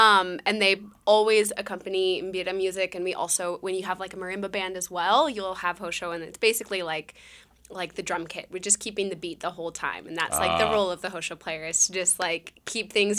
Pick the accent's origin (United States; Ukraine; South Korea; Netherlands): United States; Colorado; I grew up in Colorado, and there was a little pocket of Zimbabwean music in Boulder